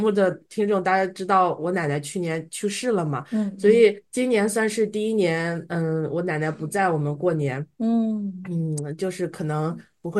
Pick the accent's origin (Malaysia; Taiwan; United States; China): China; Shaanxi; 其实我从小是生活在陕西的